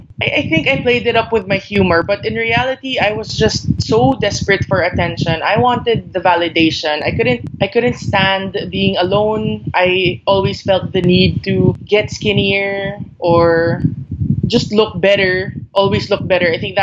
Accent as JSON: {"language": "English", "country": "Philippines", "tie": "born or raised there", "said": "I grew up here in the Philippines, and we're a family of women since my mom is a single mom"}